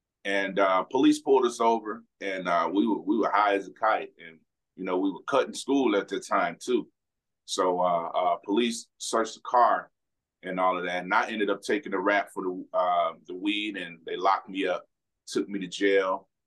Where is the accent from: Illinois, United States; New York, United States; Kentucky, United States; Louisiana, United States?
Illinois, United States; Chicago; You know, growing up in Chicago was a, pretty rough experience for me. You know, I was exposed to a lot as a youngster.